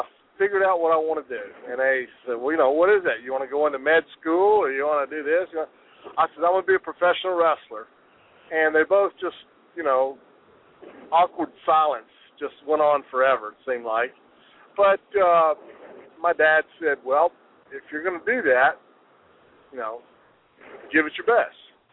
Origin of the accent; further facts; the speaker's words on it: Nashville, Tennessee, United States; I grew up here in Nashville, Tennessee.